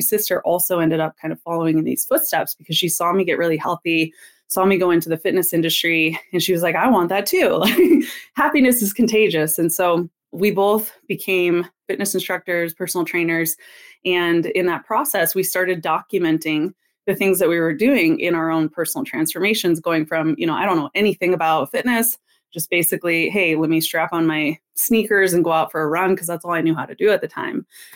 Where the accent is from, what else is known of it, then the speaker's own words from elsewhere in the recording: Michigan, United States; My sister and I, we grew up in Michigan, and we grew up not the healthiest.